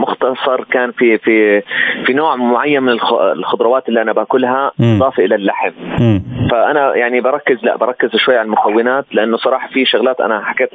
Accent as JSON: {"language": "Arabic", "country": "Jordan", "said": "يعني أنت عارف كيف عندنا في الأردن"}